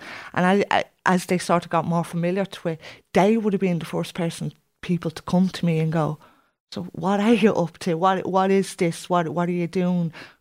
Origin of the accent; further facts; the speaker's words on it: Tallaght, Leinster, Ireland; it took away that I'm from Tallaght.